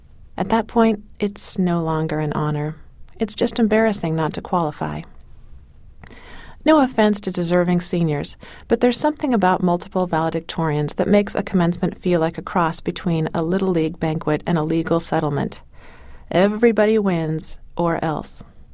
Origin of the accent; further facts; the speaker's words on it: Portland, United States; In my hometown of Portland, the public high schools averaged 7.3 valedictorians per graduating class.